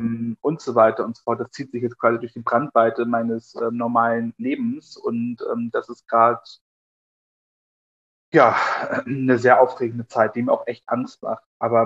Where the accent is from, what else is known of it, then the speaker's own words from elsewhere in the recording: Thuringia, Germany; sind sie aus dem Altenburger Land, dort wo ich herkomme